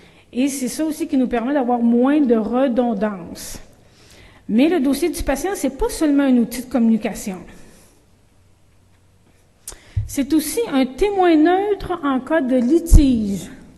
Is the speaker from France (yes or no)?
no; Quebec, Canada; accent: Québécois; Je suis capable de parler en anglais, mais j'ai un fort accent québécois.